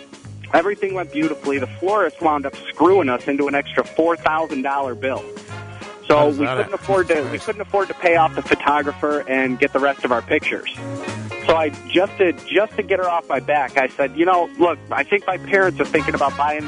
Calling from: Rochester, New York, United States; Rochester, New York.

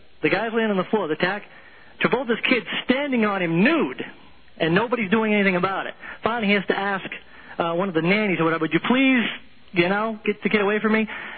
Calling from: Portland, Maine, United States; from Portland, Maine here.

